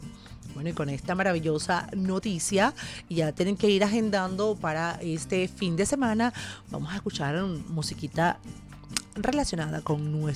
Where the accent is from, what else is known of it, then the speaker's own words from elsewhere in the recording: Venezuela; qué nos identifica como venezolanos, nuestras creencias, tradiciones, símbolos, comportamientos, valores, orgullos, pertenencias y costumbres